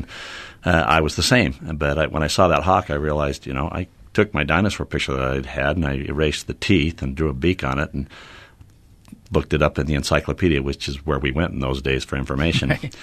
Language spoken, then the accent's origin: English; Utah, United States; I've just always had an admiration for nature growing up in the Wasatch Mountains, and I was fortunate to be in that environment as a child